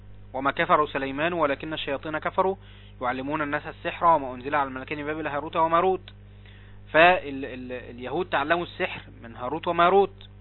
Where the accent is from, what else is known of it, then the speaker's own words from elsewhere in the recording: Egypt; عندنا في مصر